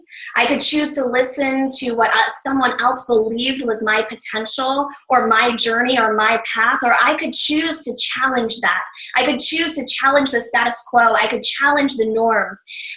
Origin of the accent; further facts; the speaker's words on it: Cayman Islands; bringing it to my hometown in the Cayman Islands